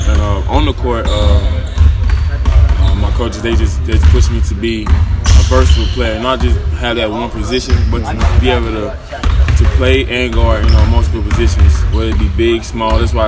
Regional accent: Clarence, United States; I'm from Clarence.

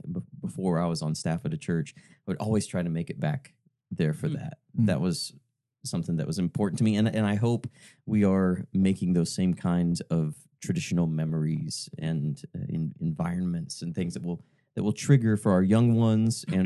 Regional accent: Ponca City, Oklahoma, United States; the Christmas Eve services growing up in Ponca City. Went to First Baptist Ponca City

